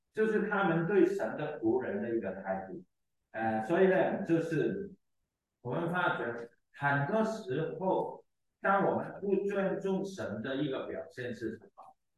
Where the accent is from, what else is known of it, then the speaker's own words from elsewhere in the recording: China; 就是我们中国人有句话嘛，前车可鉴